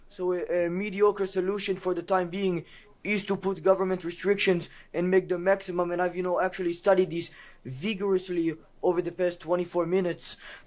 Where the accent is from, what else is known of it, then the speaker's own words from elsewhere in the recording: California, United States; I'm definitely from California.